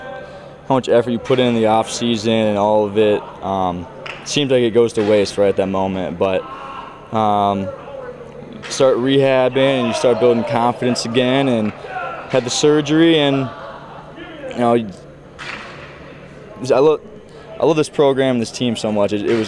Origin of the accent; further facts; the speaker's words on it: Minnesota, United States; Every kid from Minnesota dreams about playing for the Golden Gophers. And I was a big Gopher hockey and football fan growing up